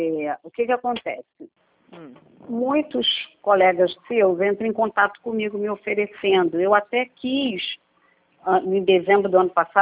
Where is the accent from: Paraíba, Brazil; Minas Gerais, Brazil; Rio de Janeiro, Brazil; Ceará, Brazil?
Rio de Janeiro, Brazil; eu sou também do estado do Rio de Janeiro